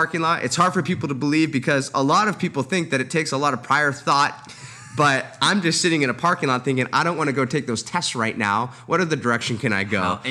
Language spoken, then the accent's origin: English; Huntington Beach, California, United States; Born in California, yep. I was born technically in Long Beach and grew up in Huntington Beach.